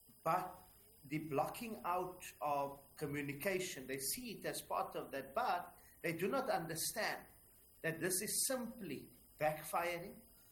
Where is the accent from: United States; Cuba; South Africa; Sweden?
South Africa; I'm from South Africa, my government in South Africa